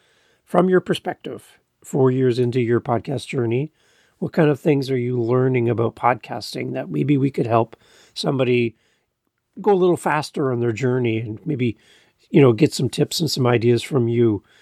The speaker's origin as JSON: {"language": "English", "country": "Canada", "said": "As a Canadian listening with my Canadian version of English, I love listening to yours."}